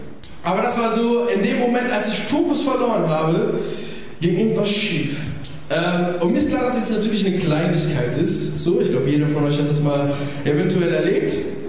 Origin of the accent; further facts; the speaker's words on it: Italy; Ich bin auch Italiener